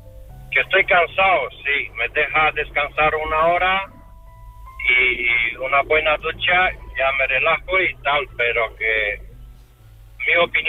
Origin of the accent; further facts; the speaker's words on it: Romania; Spanish is a second language; moved away as an adult; now in Spain; como emigrante. Soy rumano, vivo en España 22 años